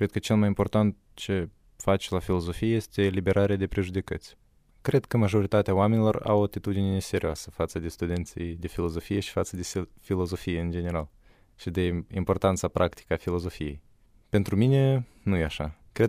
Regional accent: Chișinău, Moldova; now in Iași, Romania; Din Chișinău.

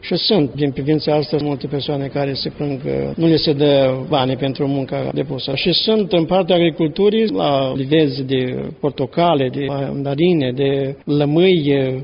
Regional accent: Stornești, Iași County, Romania; Eu sunt din județul Iași, din comuna Sinești, satul Stornești. Preot am fost în zona Teleormanului Alexandria, satul Cetatea, parohia Sfântul Dumitru.

